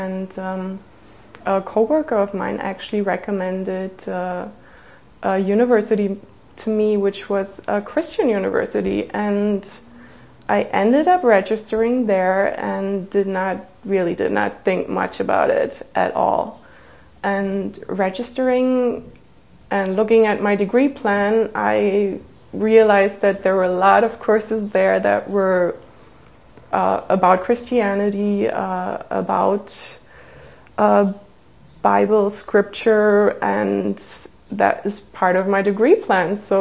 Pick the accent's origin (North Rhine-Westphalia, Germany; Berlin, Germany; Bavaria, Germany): Berlin, Germany; English is a second language; I am from Berlin, Germany. Actually, to be exact, I was born in East Berlin, and growing up, I was really not having any exposure to Christianity or did not know God.